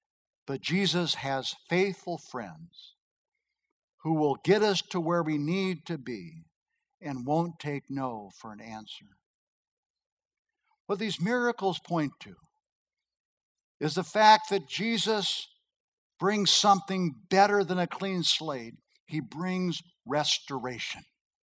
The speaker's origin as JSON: {"language": "English", "region": "Nebraska", "country": "United States", "tie": "born or raised there", "moved": "as an adult", "said": "Most of you know that I grew up in Nebraska, and I went to college at the University of Nebraska"}